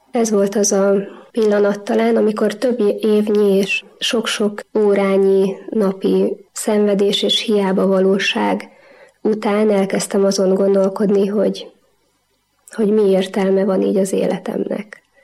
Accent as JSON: {"language": "Hungarian", "town": "Tar", "region": "Nógrád", "country": "Hungary", "tie": "born or raised there", "said": "31-2 évvel ezelőtt születtem egy kis mátraaljai településen, Taron. Az életem egy csendes, vidéki, falusi életben kezdődött."}